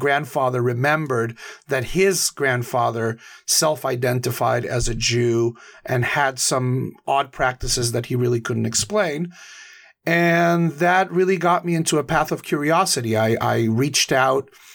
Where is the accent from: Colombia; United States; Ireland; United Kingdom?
Colombia; I was born in Colombia 39 years ago to a middle-class Catholic family.